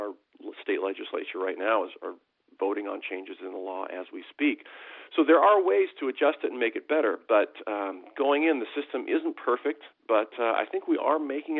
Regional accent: Washington, United States; In Washington, my home state, we hadn't regulated medical marijuana

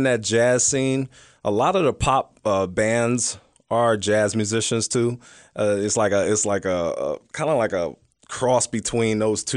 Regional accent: Philadelphia, Pennsylvania, United States; Like, I'm from Philly, I'm up north, you know, I'm like going down south, you know.

